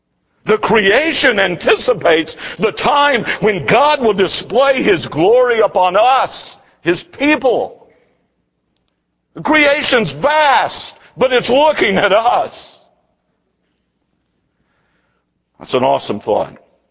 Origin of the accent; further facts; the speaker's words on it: Winston-Salem, North Carolina, United States; It reminds me of a childhood experience of attending holiday parades in my hometown of Winston-Salem